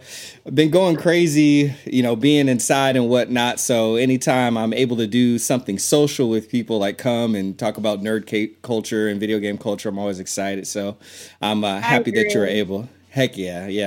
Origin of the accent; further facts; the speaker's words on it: Monterey, California, United States; I'm as people know, I'm from Monterey. Got my Monterey Bay Aquarium hat on right now.